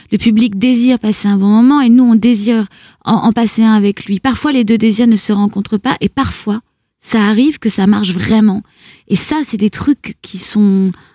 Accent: Lille, Hauts-de-France, France; also born or lived in Paris suburbs; J'ai grandi dans le Nord, à Lille, et puis après en banlieue parisienne.

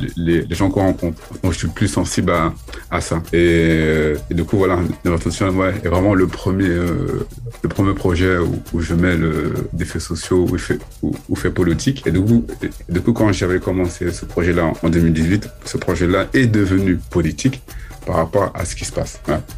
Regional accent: Paris, Île-de-France, France; born there; Je suis né à Paris, mes parents sont d'origine malienne. Je suis parti deux fois au Mali, en 1999 et en 2012.

